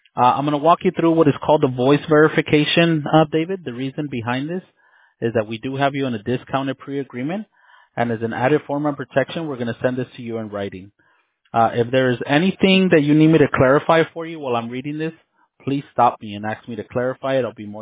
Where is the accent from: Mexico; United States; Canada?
Mexico; because I'm from Mexico and I go to Mexico, you know, I go to Monterrey or sometimes right there to TJ Tijuana.